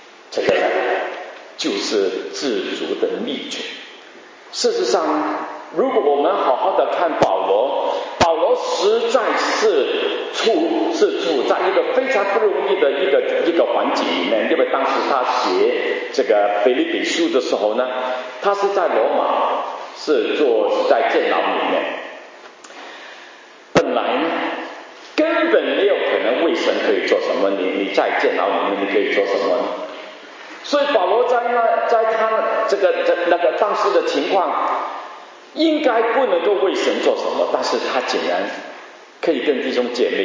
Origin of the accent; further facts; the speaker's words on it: Guangdong, China; 不晓得这个是不是我们广东话的啊？